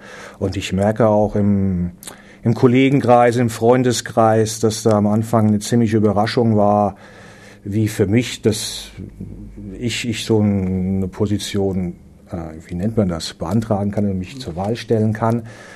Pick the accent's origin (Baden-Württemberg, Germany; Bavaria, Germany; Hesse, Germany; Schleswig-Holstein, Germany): Hesse, Germany; Wetzlar; born there; now in Mansfeld, Germany; ich bin kein gebürtiger Mansfelder. Ich bin geboren worden in Wetzlar in Hessen und über mehrere Umwege nach Mansfeld gekommen vor 3 Jahren.